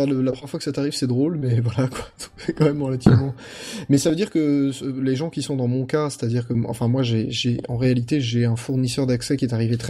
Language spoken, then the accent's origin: French; France; c'est parce qu'on est français, ça, monsieur